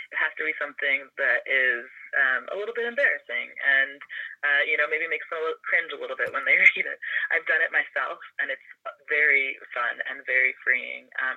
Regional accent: Markham, Ontario, Canada; now in Vancouver, Canada; I'm originally from Toronto and just north of Toronto in Markham.

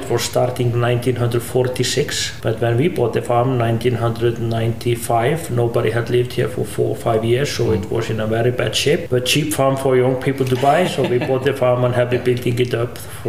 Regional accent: Reykjavík, Capital Region, Iceland; I'm from Reykjavík.

